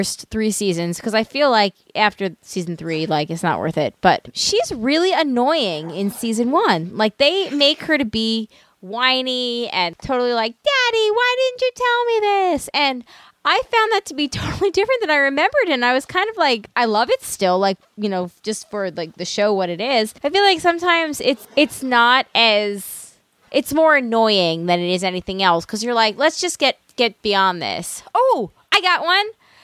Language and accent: English; Northeast, United States; I didn't say something that sounded stupid because I'm from the Northeast, which happens to me frequently.